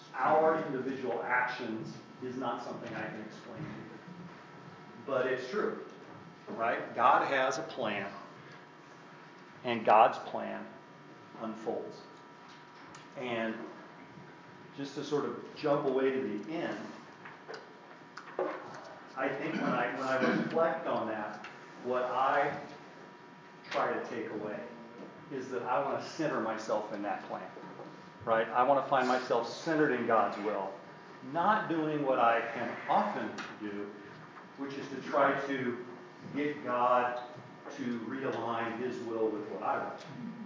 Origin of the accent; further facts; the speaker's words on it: California, United States; because I was just this goofy kid growing up in Southern California.